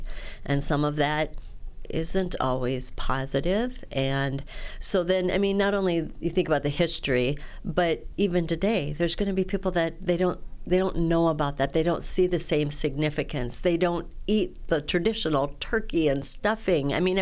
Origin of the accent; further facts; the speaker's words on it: Sergeant Bluff, Iowa, United States; I am from Sergeant Bluff.